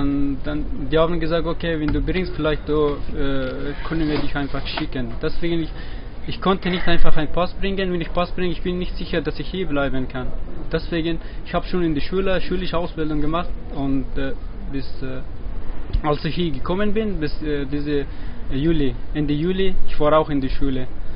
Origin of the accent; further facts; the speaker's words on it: Afghanistan; German is a second language; now in Germany; Und ich komme aus Afghanistan. Ich bin auch schon seit 5 Jahren hier.